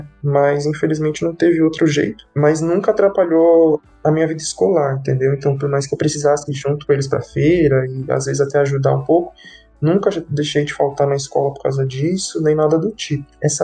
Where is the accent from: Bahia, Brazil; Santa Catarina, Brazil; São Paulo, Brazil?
São Paulo, Brazil; now in Guarulhos, Brazil; Eu moro em Guarulhos, mas eu nasci e cresci em São Paulo, na Zona Norte, né? No distrito da Brasilândia, na periferia do extremo norte de São Paulo. E na adolescência, eu e minha família, a gente se mudou aqui para Guarulhos, uma cidade da Zona Norte também.